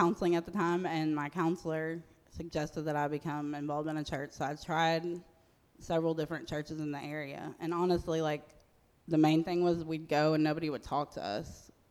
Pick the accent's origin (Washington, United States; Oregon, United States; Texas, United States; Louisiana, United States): Texas, United States; Duncanville; I grew up in Duncanville, which is right near there, so a lot of my friends went there, and that's how I met him.